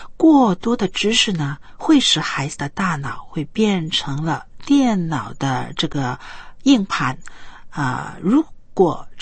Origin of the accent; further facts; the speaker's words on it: China; 可能真的是外国人他们的教育的理念呢，跟我们中国人真的是不一样。